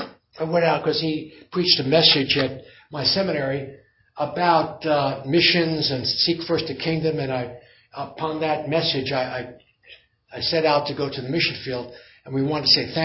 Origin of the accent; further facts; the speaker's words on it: Short Hills, New Jersey, United States; You know, I didn't come from wealth. I came from Jewish Short Hills. All my friends, rich, you know, summer homes, you know, camp, Florida, skiing, everything. I had nothing. I mean, we were middle class.